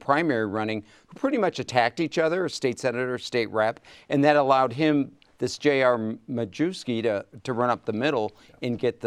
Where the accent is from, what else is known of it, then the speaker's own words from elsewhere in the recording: Toledo, Ohio, United States; moved away; I'm from Toledo. In fact, I moved out of Toledo to come down here when Marcy Kaptur first started in the House of Representatives